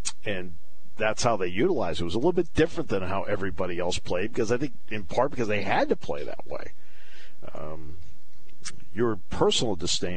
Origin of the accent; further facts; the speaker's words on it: New England, United States; People like know I grew up in New England. I've never been a Patriots fan.